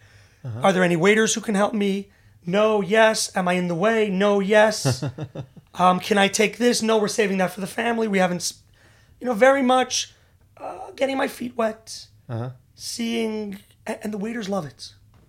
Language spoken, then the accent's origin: English; New York, United States; And I grew up in New York.